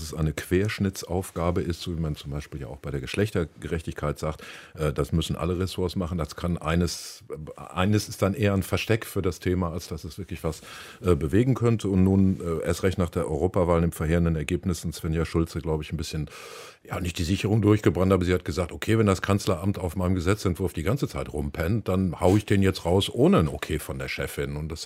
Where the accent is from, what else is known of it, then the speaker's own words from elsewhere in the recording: North Rhine-Westphalia, Germany; Also ich komme aus dem Ruhrgebiet